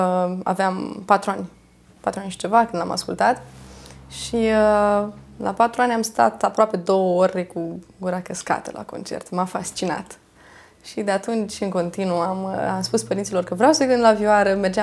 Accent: Piatra Neamț, Neamț County, Romania; M-am născut la Piatra Neamț, mai precis la Târgu Neamț. Copilăria toată am avut-o la Piatra Neamț. Sunt din familie de muzicieni, ambii părinți sunt muzicieni și dascăli în același timp.

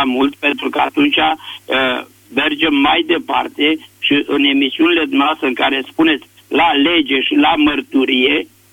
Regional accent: Bucharest, Romania; și sunt din București.

